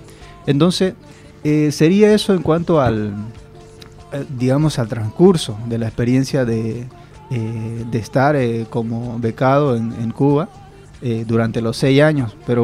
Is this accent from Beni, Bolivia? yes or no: no; Palmazola del Carmen, Santa Cruz, Bolivia; de pueblos allá cercanos a Lamboró, la comunidad de Palmazola del Carmen, una comunidad que a veces yo digo que ni en el mapa está